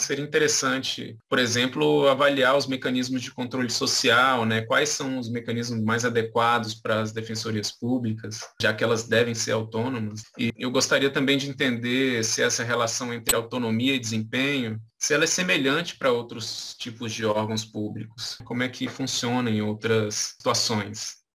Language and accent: Portuguese; Brasília, Federal District, Brazil; Eu sou de Brasília e fui para São Paulo, então conheci uma cidade diferente, vivi em uma cidade diferente.